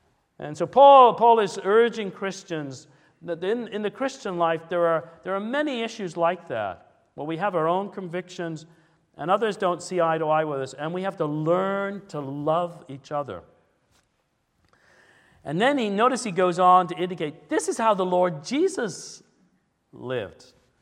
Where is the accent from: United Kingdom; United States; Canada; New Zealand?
United Kingdom; Midlands; I grew up in England, in the Midlands